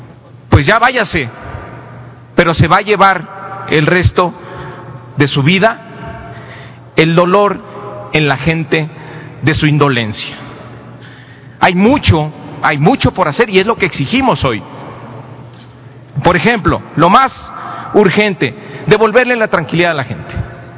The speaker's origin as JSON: {"language": "Spanish", "country": "Mexico", "said": "Por eso seguimos aquí, por eso somos mexicanos."}